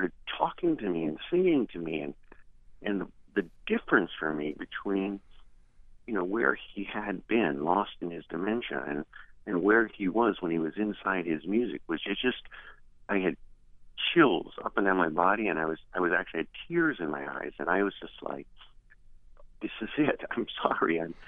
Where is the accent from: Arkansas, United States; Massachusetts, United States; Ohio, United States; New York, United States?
Ohio, United States; Cincinnati; How could I not speak to you? You're Cincinnati. You're my hometown.